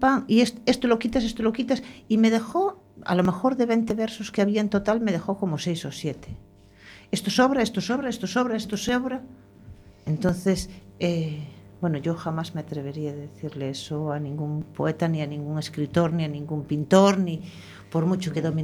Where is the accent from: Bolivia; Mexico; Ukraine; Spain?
Spain; Galicia; born there; Yo no nací aquí, en Coruña, nací en la provincia, pero no en Ciudad Coruña. Pero para mí es la ciudad primero que me acogió